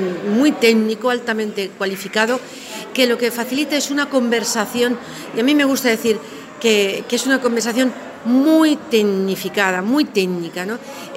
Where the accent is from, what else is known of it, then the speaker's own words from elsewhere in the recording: Madrid, Community of Madrid, Spain; Soy española, soy de Madrid y soy una psicóloga doctorada en psicología organizacional